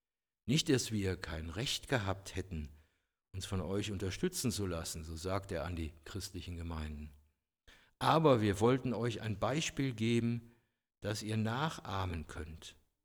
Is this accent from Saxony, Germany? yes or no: no; Cologne, North Rhine-Westphalia, Germany; Ich habe damals in Köln gewohnt, das ist meine Heimatstadt.